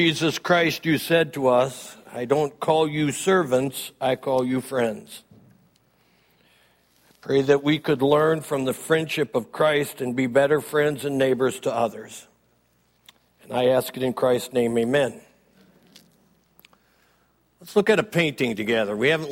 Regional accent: Cleveland, Ohio, United States; okay, I know this isn't good French, but I'm from Cleveland, Ohio. I do the best I can.

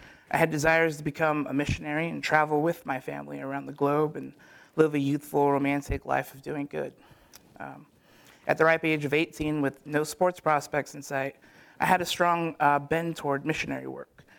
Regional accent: California, United States; I grew up in California, and from a young age, I was pretty good at sports, especially football.

